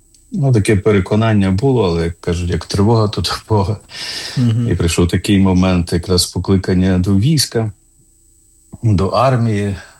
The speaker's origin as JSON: {"language": "Ukrainian", "town": "Ivano-Frankivsk", "region": "Ivano-Frankivsk Oblast", "country": "Ukraine", "tie": "born or raised there", "said": "я народився в Івано-Франківську. Це таке село Крихівці, недалеко від Івано-Франківська, вже війшло у межі Франківська."}